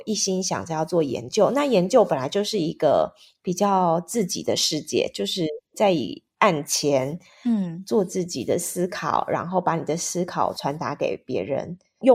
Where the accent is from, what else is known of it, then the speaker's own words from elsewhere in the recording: Taiwan; now in France; 当我们小时候在台湾的时候啊，就会有一种概念，就是我们一定要找一个铁饭碗，然后一路做到老